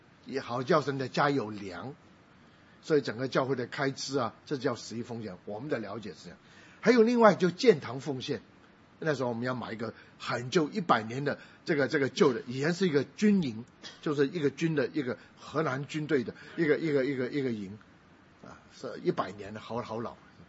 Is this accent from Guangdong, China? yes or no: yes; Guangdong, China; 因为我是广东人